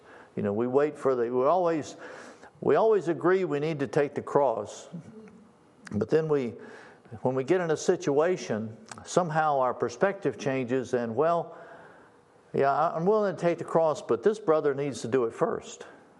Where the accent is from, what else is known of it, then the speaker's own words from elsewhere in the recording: Scotland, United Kingdom; I'm from Scotland. Scotlands are very proud.